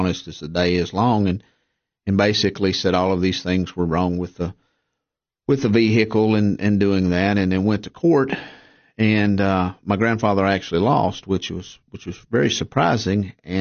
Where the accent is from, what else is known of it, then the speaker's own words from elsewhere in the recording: Monterey, Tennessee, United States; I was born and raised in Monterey, up on the hill, went to school there.